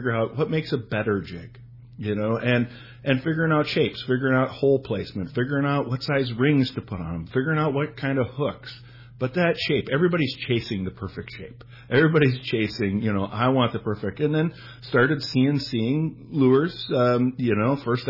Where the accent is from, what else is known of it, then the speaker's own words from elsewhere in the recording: Minnesota, United States; Yeah, I grew up in Minnesota fishing, you know, land of 10,000 lakes.